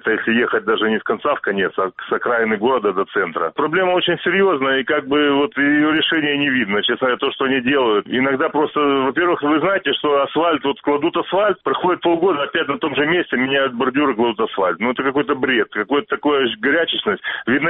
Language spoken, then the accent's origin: Russian; Simferopol, Crimea, Ukraine; Ну, я как коренной симферополец, вырос, родился в Симферополе.